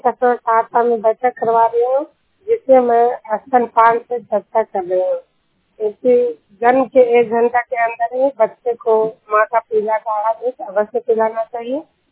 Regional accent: Duniyar, Bihar, India; मैं नालंदा जिला ऐसा प्रखंड दुनियार गांव के निवासी हूँ

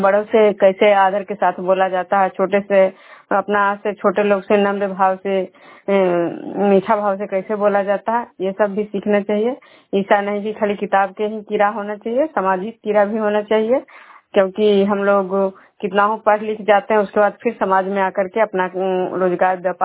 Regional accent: Bihar, India; मैं विष्णुपुर ग्राम खुजरा पंचायत नालंदा जिला नगर निषा प्रखंड के निवासी हूँ।

